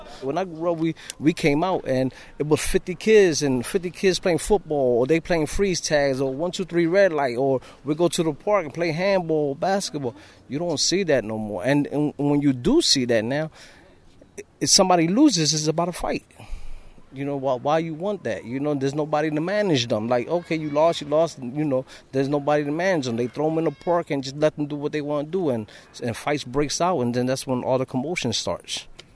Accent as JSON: {"language": "English", "town": "Philadelphia", "region": "Pennsylvania", "country": "United States", "tie": "born or raised there", "said": "I grew up on North Philly in the Badland Park section my whole life. I was born and raised here."}